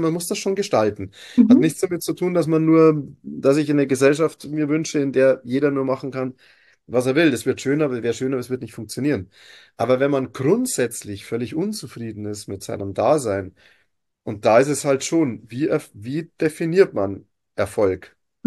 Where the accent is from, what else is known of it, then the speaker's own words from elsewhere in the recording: Bavaria, Germany; also ich liebe meine Heimat Oberpfalz